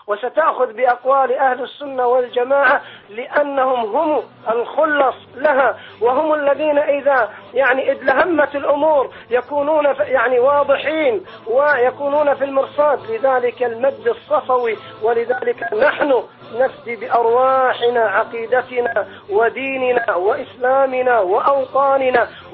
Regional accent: Kuwait

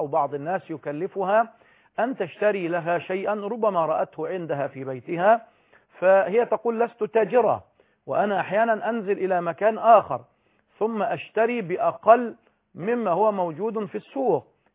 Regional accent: Egypt; عندنا كمصريين

